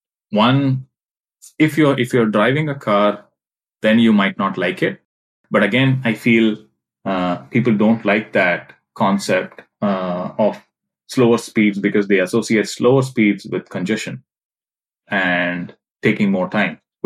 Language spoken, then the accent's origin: English; Mumbai, Maharashtra, India; I grew up in Mumbai.